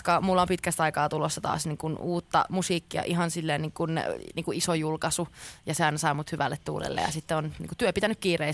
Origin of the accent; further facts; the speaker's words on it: Pietarsaari, Ostrobothnia, Finland; Olen 22-vuotias artisti ja olen kotoisin Pietarsaaresta.